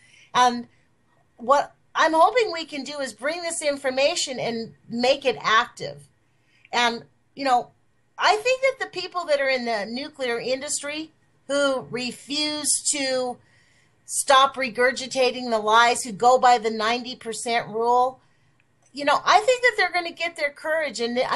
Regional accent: Los Angeles, California, United States; now in Oregon, United States; You know, L.A. is my home. You know, that's where I'm from. I'm from Los Angeles.

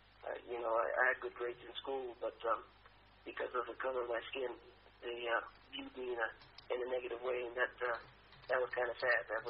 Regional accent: Chicago, Illinois, United States; born there; first language English; And I was born in Chicago, Illinois, so I always get a little offended by that question. The first language that I learned here was English, obviously.

